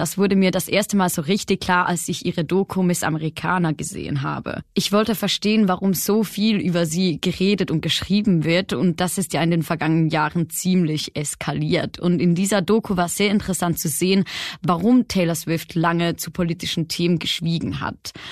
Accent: Switzerland; Ich komme aus der Schweiz

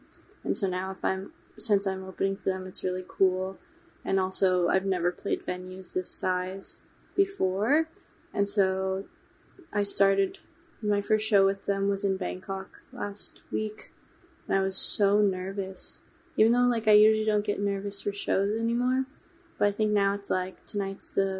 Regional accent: California, United States; So I grew up in California and she grew up in California.

